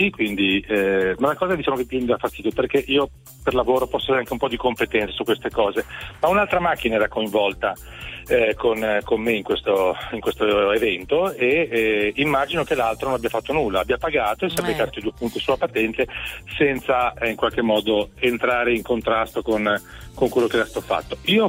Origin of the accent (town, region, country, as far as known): Genoa, Liguria, Italy